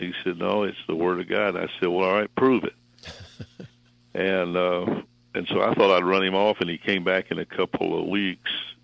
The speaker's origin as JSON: {"language": "English", "town": "Galveston", "region": "Texas", "country": "United States", "tie": "born or raised there", "said": "I grew up in Galveston, Texas."}